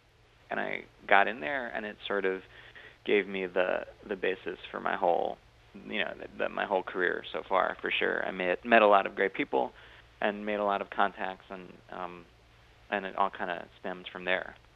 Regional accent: New York, United States; I'm from Long Island originally, and I would go to shows like for every birthday or holiday.

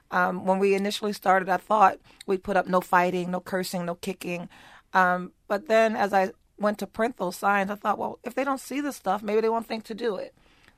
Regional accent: Baltimore, Maryland, United States; I, with being Black and born and raised in West Baltimore, But having gone and got my education and my career and moved away from the city, I was clueless as to the demise that our community has been left in.

